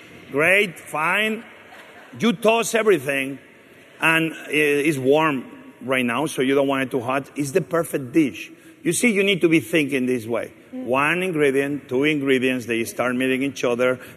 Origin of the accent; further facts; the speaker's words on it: Spain; English is a second language; Then, okay, I'm from Spain, and I don't like to be using ingredients of other countries like Italy.